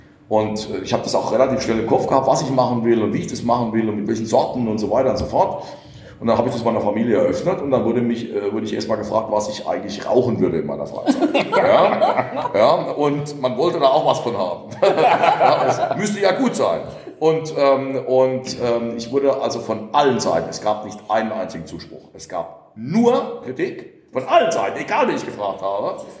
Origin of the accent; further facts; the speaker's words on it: Rhineland-Palatinate, Germany; ich bin am Rhein, ich darf das, ich bin Pfälzer.